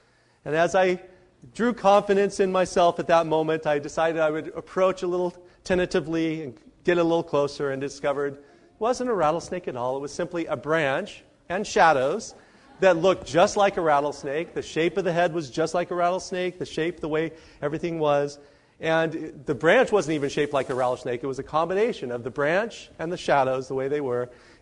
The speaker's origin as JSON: {"language": "English", "region": "California", "country": "United States", "tie": "born or raised there", "said": "I know I experienced this as a teenager where I grew up in San Diego County."}